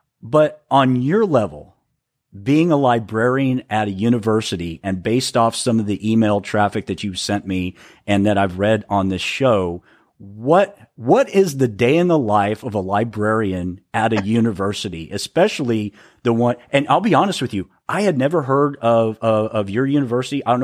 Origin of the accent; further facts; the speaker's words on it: El Paso, Texas, United States; I grew up in El Paso. I was the minority.